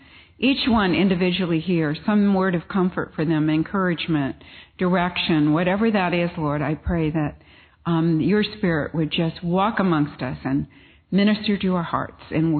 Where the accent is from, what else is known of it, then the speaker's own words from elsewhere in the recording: California, United States; So I come from California, and our governor is interesting.